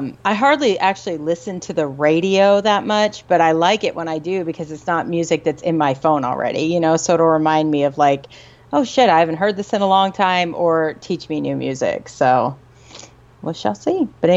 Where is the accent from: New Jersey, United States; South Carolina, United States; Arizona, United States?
Arizona, United States; I grew up in Arizona for most of my life and they were from there, like the town next to where I grew up.